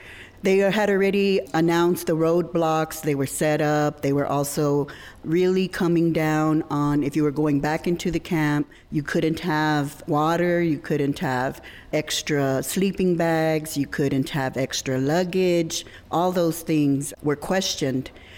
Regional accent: central Mexico, Mexico; We are known as Mexica Chichimecas, also known as Aztecas. We are from Central Mexico, but our migration stories have us all the way from the Gilas to Veracruz into Central Texas.

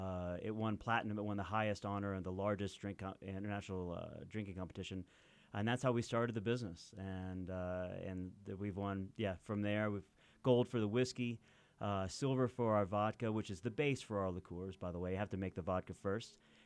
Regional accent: Kentucky, United States; I mean, in my home state of Kentucky, you know, where you can't ship in or out alcohol, and there's still many, many dry counties.

